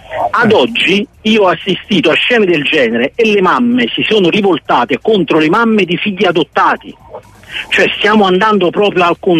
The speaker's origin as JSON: {"language": "Italian", "town": "Naples", "region": "Campania", "country": "Italy", "tie": "born there", "said": "Io vivo a Napoli, sono nato a Napoli, ma ho origini brasiliane perché i genitori genetici sono brasiliani."}